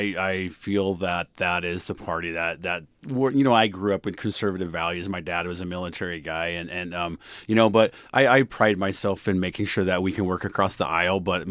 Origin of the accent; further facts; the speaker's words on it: Northwood, Alaska, United States; And I want to go down to Juneau and be that same person that I grew up in Northwood. I live in Choke.